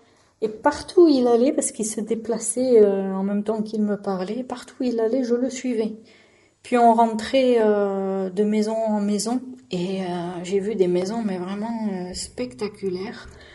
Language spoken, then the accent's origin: French; France; je suis née et j'ai grandi en France.